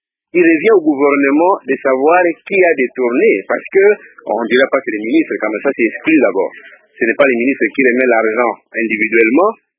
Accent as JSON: {"language": "French", "country": "DR Congo", "said": "moi je suis congolais, je ne suis pas américain."}